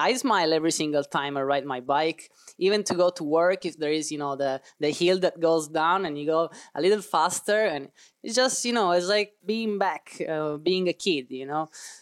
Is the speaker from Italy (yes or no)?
yes; Palermo, Sicily, Italy; I was back in Italy, my hometown in Palermo in Sicily, and I was doing the lockdown back then